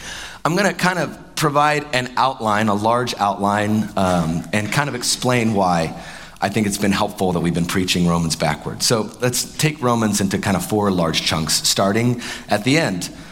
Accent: Appalachia, United States; I don't have that experience because I'm from Appalachia and every time I go back, it's exactly the same.

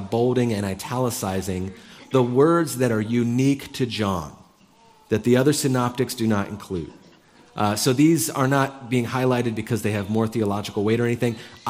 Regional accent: United States; And I realized I'm an American. I love efficiency.

